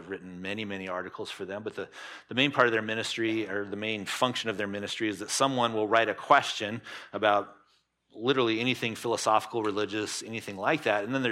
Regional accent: Fort Collins, Colorado, United States; If you're familiar with Colorado at all, northern Colorado, I was raised in Fort Collins

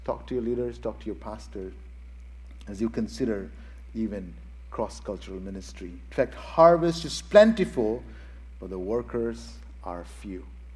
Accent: India; Heather is from here in the U.S., and I'm from India

